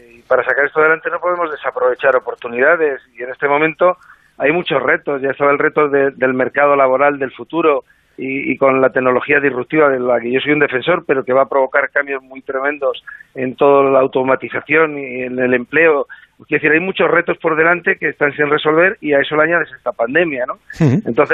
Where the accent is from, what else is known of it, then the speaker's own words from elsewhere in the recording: Córdoba, Andalusia, Spain; born there; also born or lived in Madrid; yo vine de Madrid a Granada con 18 años. Yo tuve que haber nacido en Granada, pero nací inicialmente en Córdoba.